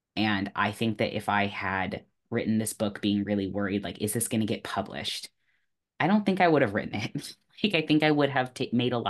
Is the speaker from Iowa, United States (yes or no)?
no; Oregon, United States; now in Brooklyn, United States; But I'm from Oregon. I live in Brooklyn now, but I'm from Oregon, and there's only one baseball team in the entire Pacific Northwest, and it's the Mariners.